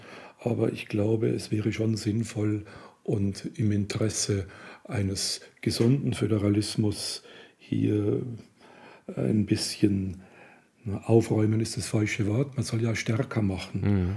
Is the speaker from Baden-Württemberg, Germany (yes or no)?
no; Bavaria, Germany; der Föderalismus, den ich ja als Bayer zumal herzlich begrüße